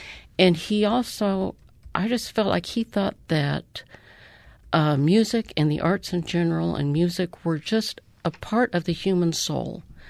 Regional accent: Salt Lake City, Utah, United States; I grew up here in Salt Lake, and I went to those same programs down at the Tabernacle.

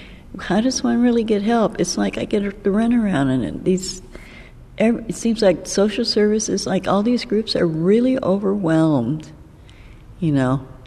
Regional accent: Oakland, California, United States; I'm from Oakland, born and raised.

